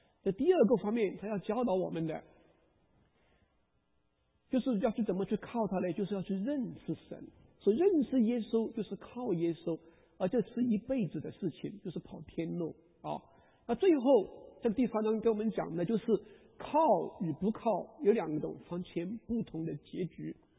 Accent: China; 其实我们中国人是很会讲关系的啊

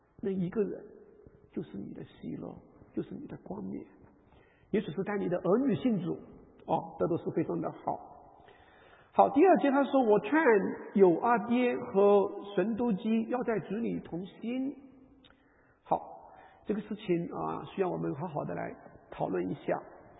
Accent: China; 加上我们中国人的话， 喜欢把我们的这个差异性，我们的分歧最好把它藏起来

